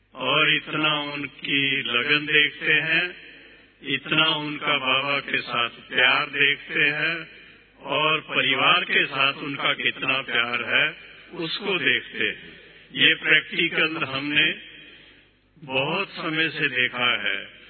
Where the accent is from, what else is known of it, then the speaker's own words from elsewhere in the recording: Punjab, India; मुझे पता है कि मैं भी हुशियारपुर डिस्ट्रिक्ट का हूं, सिर्फ फर्क इतना ही था कि मेरा गांव जो है वो थोड़ा मुकेरिया से आगे